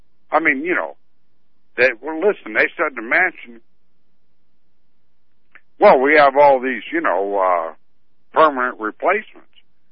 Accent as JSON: {"language": "English", "town": "Pittsburgh", "region": "Pennsylvania", "country": "United States", "said": "I'm from Pittsburgh."}